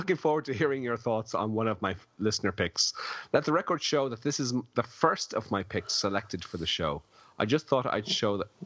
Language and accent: English; Ireland; In fairness to myself, because I am Irish.